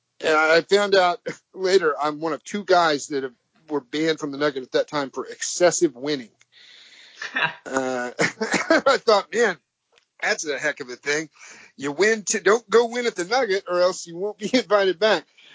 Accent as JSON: {"language": "English", "region": "Illinois", "country": "United States", "tie": "born or raised there", "said": "I grew up in Southern Illinois, and this was in Chicago."}